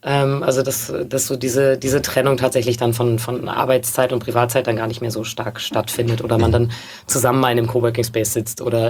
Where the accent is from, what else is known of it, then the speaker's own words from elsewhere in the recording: Hamburg, Germany; ich bin in Hamburg aufgewachsen, ich habe sehr viel Zeit in Hamburg verbracht und ich wohne jetzt ja oder habe, naja, wo ich wohne ist ja immer so eine Frage, aber ich verbringe sehr viel Zeit in Hamburg oder ich zahle hier meine Steuern